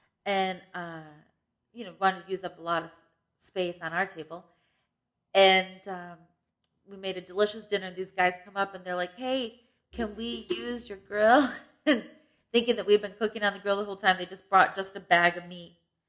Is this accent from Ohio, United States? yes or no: no; Vermont, United States; We're from Vermont.